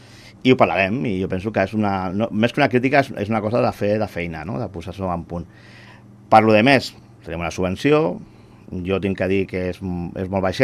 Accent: Sant Cugat del Vallès, Catalonia, Spain; com a Sant Cugatenc, és a dir, jo he nascut a Sant Cugat i vinc del barri del Monestir

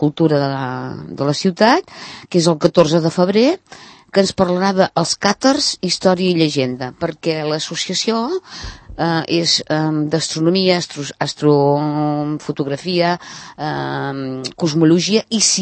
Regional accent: Sant Cugat del Vallès, Catalonia, Spain; som tots de Sant Cugat

